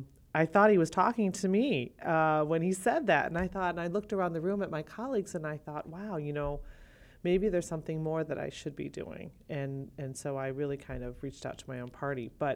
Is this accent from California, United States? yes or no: no; Illinois, United States; when I moved back to Illinois, as you know, I grew up in Lake County.